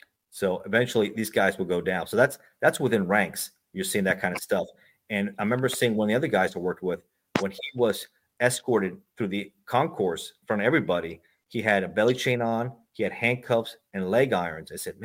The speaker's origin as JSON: {"language": "English", "town": "Miami", "region": "Florida", "country": "United States", "tie": "born or raised there", "also_born_or_lived": "Los Angeles", "said": "And I was born in Los Angeles, raised in Miami, very Cuban, very bilingual, a lot of Spanish. And I knew Spanish. I knew the Latin American culture."}